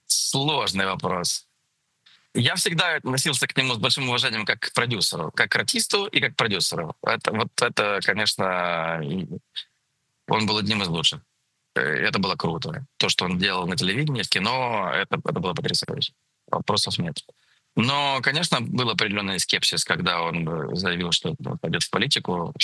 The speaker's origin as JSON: {"language": "Russian", "country": "Ukraine", "moved": "yes", "said": "Я не имею права, как украинец, который выехал, я не имею права так откровенно и объективно судить."}